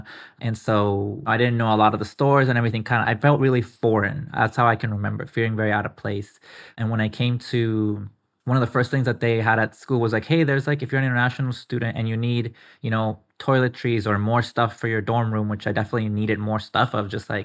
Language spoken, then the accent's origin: English; Guatemala; moved away as an adult; now in United States; when I came to the United States, I came from Guatemala. I came to Orange County when I was 18. I just turned 18.